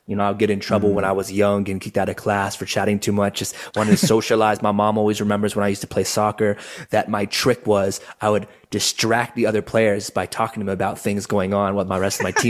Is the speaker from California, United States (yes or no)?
yes; Irvine, California, United States; also born or lived in Orange County / East Coast / Los Angeles; Then they moved to California and I was born in Orange County. I grew up mostly in Irvine. And then moved to the East Coast for about 8 years and then have moved back to Southern California